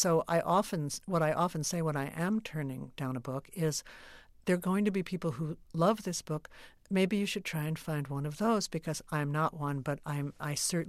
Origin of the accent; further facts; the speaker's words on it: Brooklyn, New York, United States; I grew up in Brooklyn, but and in my neighborhood, there was still, you know, Brooklyn, the city of churches.